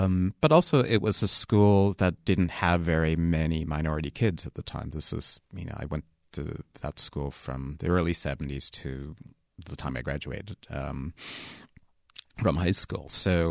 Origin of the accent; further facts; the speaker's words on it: New York City, New York, United States; I grew up in the Bronx in New York